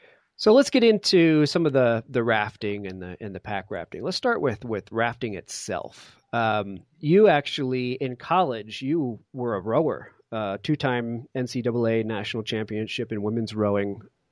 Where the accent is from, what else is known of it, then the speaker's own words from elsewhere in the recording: Connecticut, United States; I grew up in Connecticut and would watch the local schools rowing on the Thames River down there.